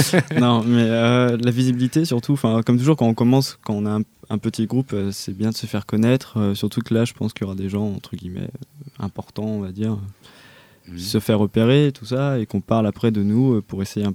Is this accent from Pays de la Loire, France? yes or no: yes; Nantes, Pays de la Loire, France; now in Rennes, France; on vient de Rennes, installé depuis peu et à la base on est nantais et on fait du post-punk.